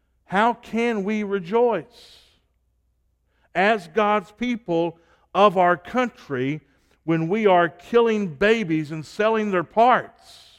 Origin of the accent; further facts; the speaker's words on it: United States; But given the direction of our country, given the wickedness of our leadership, I mourn.